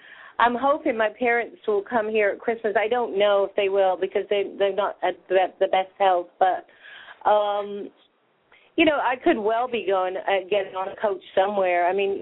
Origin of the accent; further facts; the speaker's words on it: England, United Kingdom; I'm from England.